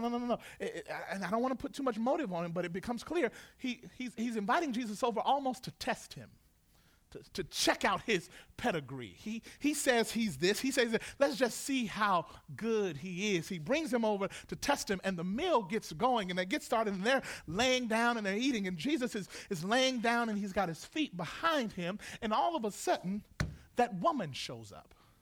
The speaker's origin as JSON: {"language": "English", "region": "the South", "country": "United States", "tie": "born or raised there", "said": "See, I grew up in the South, and there were cultural rules in the South."}